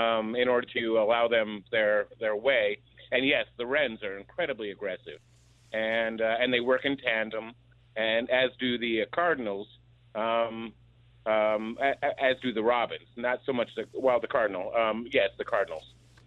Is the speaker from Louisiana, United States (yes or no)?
no; East Pownal, Vermont, United States; And also I'm originally from East Pownell, so